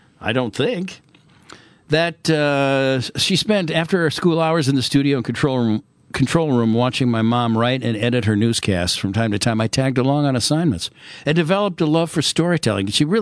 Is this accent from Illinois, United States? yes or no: no; Fairway, Kansas, United States; The state I've always called home. I grew up in Fairway, Kansas, right down the road from KCTV5, where my mom worked as a reporter and anchor.